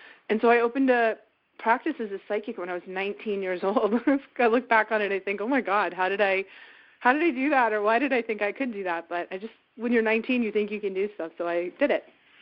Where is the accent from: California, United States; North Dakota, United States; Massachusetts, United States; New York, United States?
Massachusetts, United States; Newton; I grew up in right outside of Boston. I grew up in Newton in the 60s and 70s